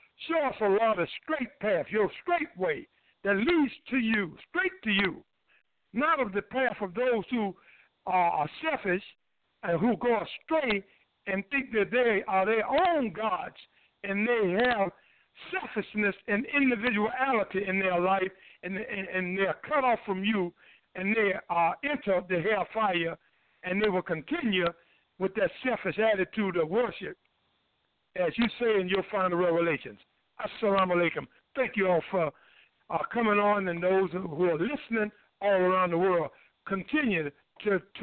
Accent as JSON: {"language": "English", "region": "North Carolina", "country": "United States", "tie": "born or raised there", "said": "so much spiritual work that Allah is blessing me to do here in North Carolina, my home state."}